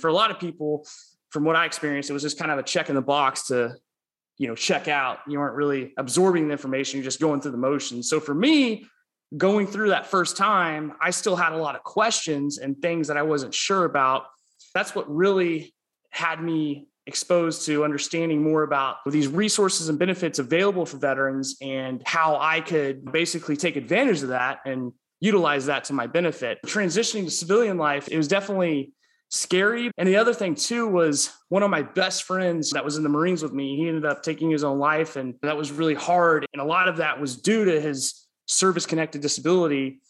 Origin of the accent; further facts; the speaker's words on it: Tulsa, Oklahoma, United States; I'm originally from Tulsa, Oklahoma, born and raised.